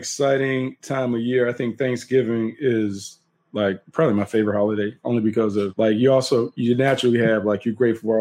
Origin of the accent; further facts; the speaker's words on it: North Carolina, United States; because I'm from North Carolina, I'm so used to like brown and serve rolls.